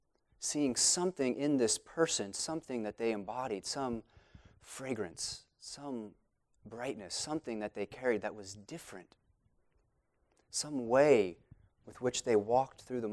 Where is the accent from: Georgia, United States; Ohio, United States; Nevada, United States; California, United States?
Nevada, United States; Las Vegas; I grew up in Las Vegas, and I had never eaten a real vegetable.